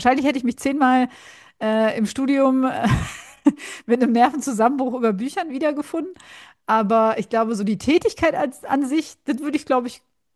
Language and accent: German; North Rhine-Westphalia, Germany; moved away as an adult; now in Berlin, Germany; Also ich komme ja da aus dem Ruhrgebiet und aus dem Rheinland und nach Berlin zu ziehen